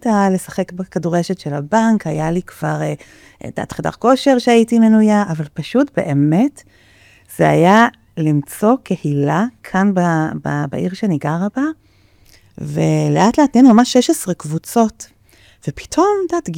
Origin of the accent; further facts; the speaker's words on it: South Africa; now in Givatayim, Israel; תמיד הייתי ספורטאית, הייתי שחיינית מגיל מאוד צעיר, תמיד גדלתי בדרום אפריקה ושם עשיתי המון ספורט